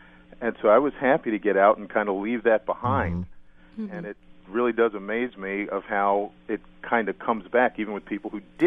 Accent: Brooklyn, New York, United States; I'm from the Fort Greene section of Brooklyn, and my family worked really hard and was able to get out.

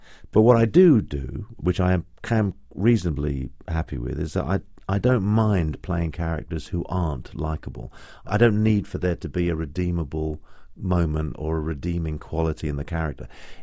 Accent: England, United Kingdom; born there; I'm English. I was born here. I'm English.

